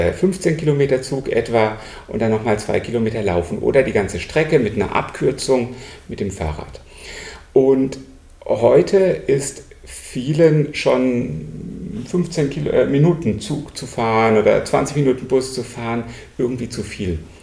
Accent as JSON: {"language": "German", "region": "Baden-Württemberg", "country": "Germany", "said": "ich bin Schwabe"}